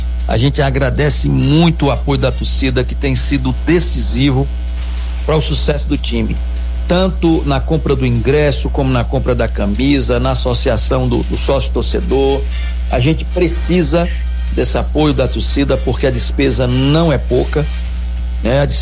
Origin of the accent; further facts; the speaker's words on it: Barreiras, Bahia, Brazil; also born or lived in Macaúba; Eu não sou nascido aí, eu nasci em Macaúba, mas desde pequeno que moro aí. Há mais de 50 anos que eu sou um barreirense de coração.